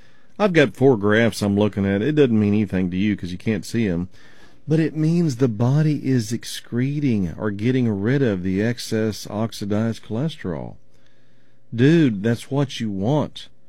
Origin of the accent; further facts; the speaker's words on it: Oklahoma, United States; I remember when I grew up in Oklahoma, I would watch my dad take this device that had like a rubber, it was like a rubber disc with a hole in it.